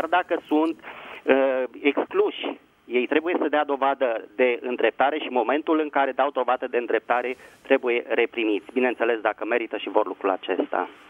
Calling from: Bucharest, Romania; din București.

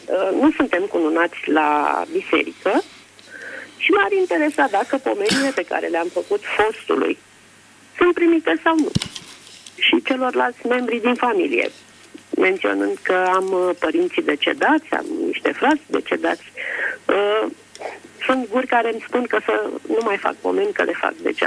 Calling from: Sinaia, Prahova, Romania; sunt din Sinaia.

